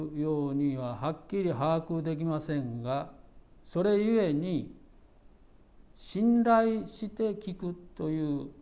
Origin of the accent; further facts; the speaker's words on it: Osaka, Japan; born there; 生まれは大阪です